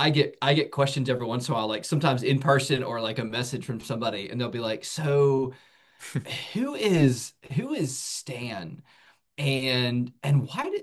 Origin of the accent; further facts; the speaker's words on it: Woodstock, Georgia, United States; so we lived there from Atlanta, originally, or the greater Atlanta area. If you're familiar with Atlanta, I grew up in Woodstock on the sort of northwest side.